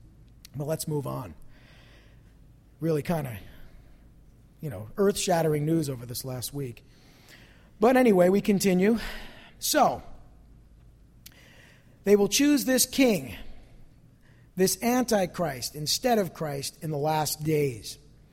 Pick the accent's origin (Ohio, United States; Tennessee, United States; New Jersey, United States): New Jersey, United States; But that's because I'm from New Jersey.